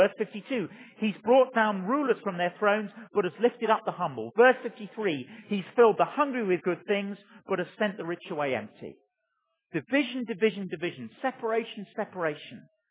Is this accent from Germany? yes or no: no; Chile; also born or lived in Africa; I grew up in Chile. That's where I got my stupid name